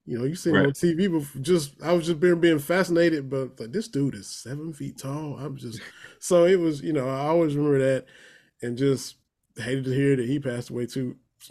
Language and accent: English; Kentucky, United States; And I'm from Southeastern Kentucky, like 3 hours from Lexington.